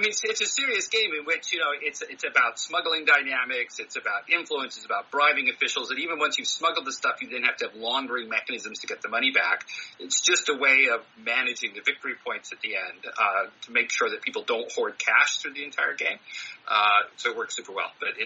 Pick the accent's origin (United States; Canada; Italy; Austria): Canada; as a Canadian observer of U.S. politics, it appears you do that from time to time.